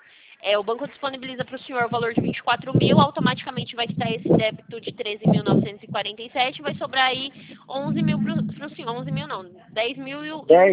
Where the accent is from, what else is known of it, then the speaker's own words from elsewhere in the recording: Sumaré, São Paulo, Brazil; Eu sou de Sumaré.